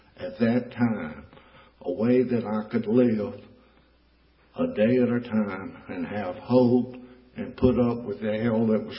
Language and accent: English; Roxboro, North Carolina, United States; I had no idea when I was growing up in Roxburgh, North Carolina, that I would end up in Central Prison.